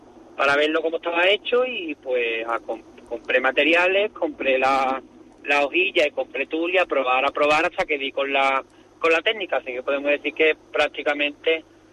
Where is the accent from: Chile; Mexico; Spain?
Spain; Villalba; yo me siento muy villalbero. Desde que nací llevo mi pueblo muy a gala y de hecho hasta en mi firma lo llevo